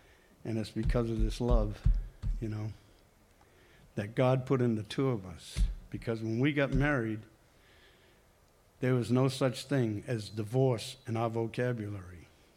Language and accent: English; Rehoboth, Massachusetts, United States; moved away; also born or lived in California; I grew up in Massachusetts, a town called Rehoboth, Mass., which is southwest of Boston, about 40 miles.